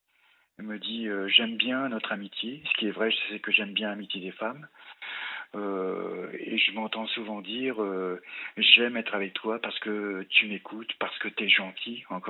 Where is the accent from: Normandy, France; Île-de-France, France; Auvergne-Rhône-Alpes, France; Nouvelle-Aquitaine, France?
Normandy, France; Rouen; À 60 ans, j'ai encore des amis que j'avais en Normandie, parce que je suis aussi originaire de Normandie. Oui, de Rouen. De la Baie-de-Landelle, exactement, entre Lyon-Saint-Forêt et Fleury-sur-Andelle.